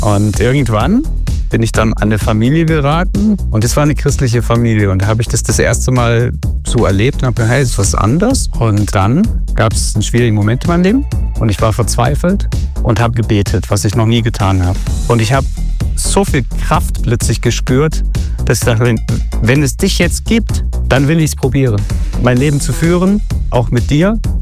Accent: East Germany, Germany; Also ich bin in der DDR aufgewachsen und da bin ich im Prinzip damit aufgewachsen.

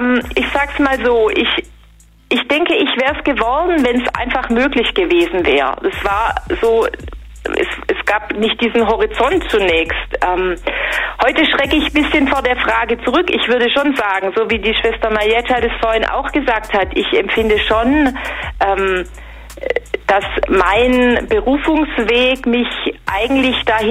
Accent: Stuttgart, Baden-Württemberg, Germany; ich bin aus Stuttgart, bin in Stuttgart groß geworden

